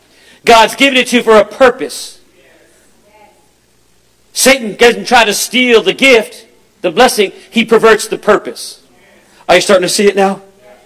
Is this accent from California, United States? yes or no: yes; Los Angeles, California, United States; now in Springfield, United States; I was brought up in Los Angeles, California, but I live in Springfield, Missouri now